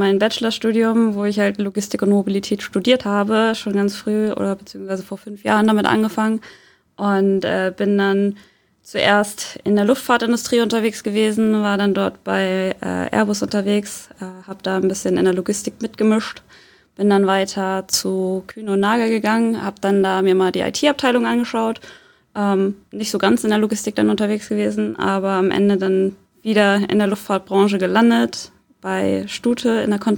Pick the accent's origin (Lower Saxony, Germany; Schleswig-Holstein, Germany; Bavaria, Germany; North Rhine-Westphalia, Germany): Lower Saxony, Germany; Soltau; also born or lived in Hamburg; Ich bin in Hamburg zwar geboren, bin aber aufgewachsen in Soltau.